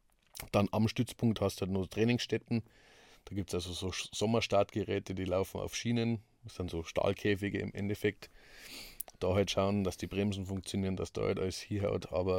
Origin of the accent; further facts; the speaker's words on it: Germany; also in dem Fall sage ich, ich bin Deutscher